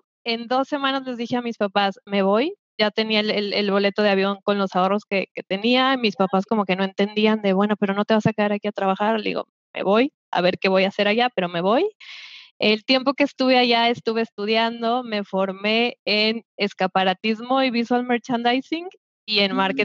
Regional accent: Mexico; Soy de México. Les decía que tengo el corazón dividido porque soy mitad de México y mitad española. Vivo en México, ahorita en la Ciudad de México.

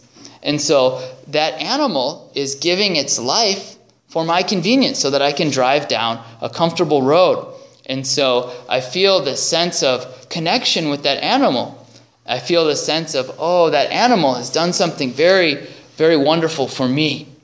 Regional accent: Minnesota, United States; Where I grew up in Minnesota, it's also a lot of cornfields, and so you see animals that got hit by cars.

